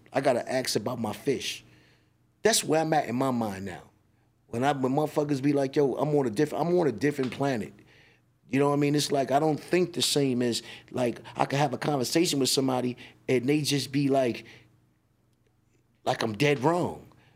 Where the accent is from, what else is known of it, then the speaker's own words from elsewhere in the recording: Staten Island, New York, United States; now in Melbourne, Australia; yo, damn, I'm from Stapleton Projects, but I'm in fucking Melbourne, Australia, on the other side of the world where I'm 15 hours ahead of you.